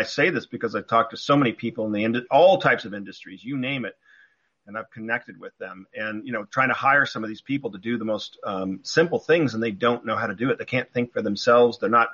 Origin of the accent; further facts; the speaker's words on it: Newport Beach, California, United States; I grew up in Newport Beach, California, had a great elementary school